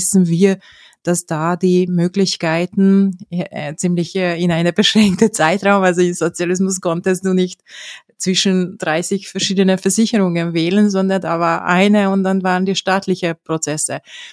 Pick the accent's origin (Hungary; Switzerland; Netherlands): Hungary; German is a second language; now in Austria; Genau, also ich komme ursprünglich aus Ungarn